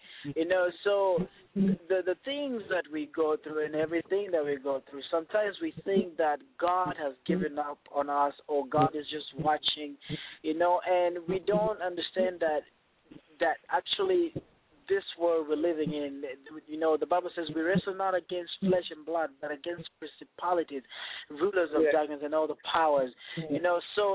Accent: DR Congo; now in Houston, United States; Well, I'm originally from Congo, Central Africa, and I'm calling from Houston

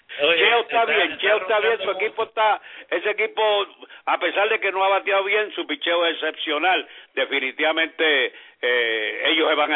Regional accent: Puerto Rico; lo lloré como puertorriqueño. Es un honor y un orgullo ver al puertorriqueño en una actitud como esa

